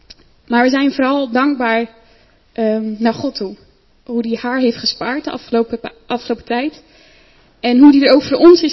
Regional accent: Netherlands; born there; we zijn in Nederland geboren, de zorg is hier ontzettend goed.

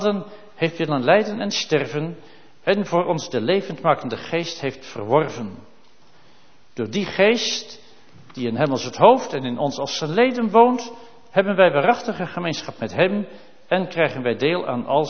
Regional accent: Friesland, Netherlands; En uit Friesland komende is dat toch altijd iets speciaals.

